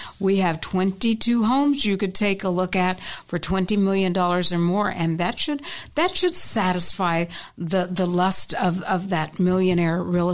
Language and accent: English; Gilbert, Arizona, United States; I grew up in Gilbert, Arizona. It was the land of dairy farms, orange groves, alfalfa fields, right?